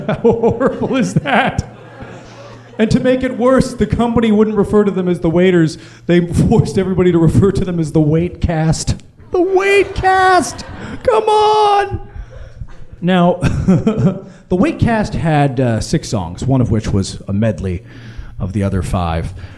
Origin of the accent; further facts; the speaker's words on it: United States; I just made shit up because I'm an American.